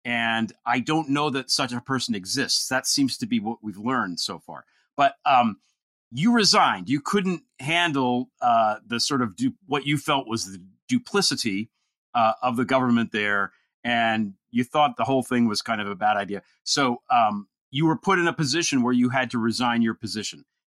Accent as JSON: {"language": "English", "country": "United States", "said": "from what I see as an American, I don't think anybody can really make sense of it"}